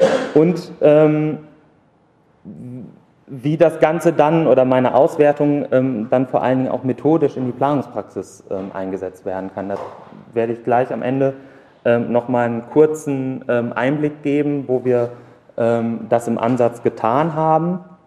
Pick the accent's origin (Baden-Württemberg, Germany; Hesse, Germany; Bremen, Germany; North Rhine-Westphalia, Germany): North Rhine-Westphalia, Germany; ich bin im Kreis Lippe groß geworden